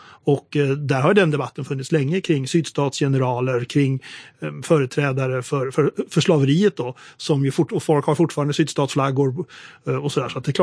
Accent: Enköping, Uppsala County, Sweden; Jag är från Enköping

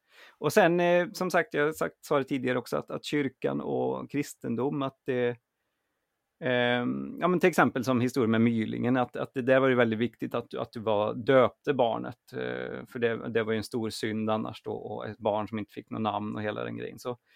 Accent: Värmland, Sweden; för i Värmland där jag växte upp har jag aldrig hört om någon mystisk spökgris

